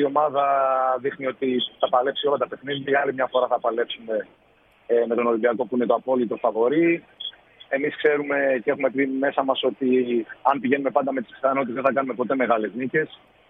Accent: Drama, Eastern Macedonia and Thrace, Greece; Εγώ επειδή ήμουν από τη Δράμα

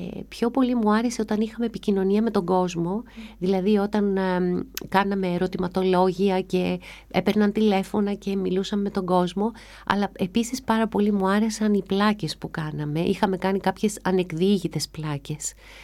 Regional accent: Greece; μου αρέσουν πολύ οι ξένοι συγγραφείς, αλλά επειδή είμαι Ελληνίδα, θέλω...

